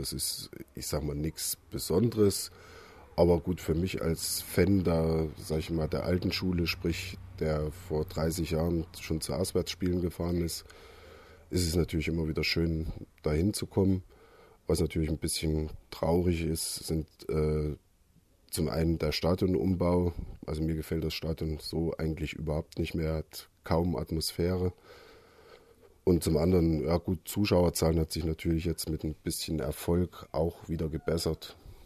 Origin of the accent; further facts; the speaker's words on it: Arnstadt, Thuringia, Germany; born there; now in Laupheim, Germany; 41 Jahre und lebe jetzt seit knapp 20 Jahren hier in Laupheim. Gebürtig komme ich aus Thüringen, aus Arnstadt bei Erfurt.